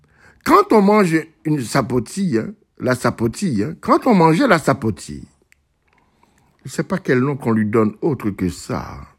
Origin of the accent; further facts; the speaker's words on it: Haiti; je me souviens les ananas que nous mangeons chez nous en Haïti.